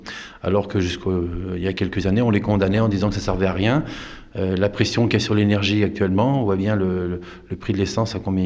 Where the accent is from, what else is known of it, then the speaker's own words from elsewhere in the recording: France; j'ai une famille meunière. Je suis originaire de Sévéraguet, donc j'ai 200 ans de meunerie derrière moi